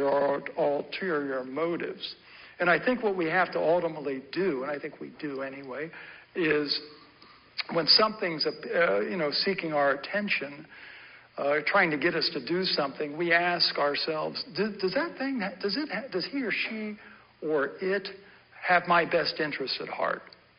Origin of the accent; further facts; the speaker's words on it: Gahanna, Ohio, United States; I grew up in Gahanna, and my family goes back six generations in this area. So when I grew up in Gahanna, I had a strong sense of not only growing up here, but of my heritage being here, that these are my roots.